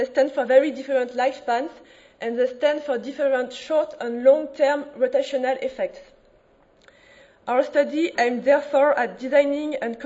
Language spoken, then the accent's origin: English; France; English is a second language; I am also from France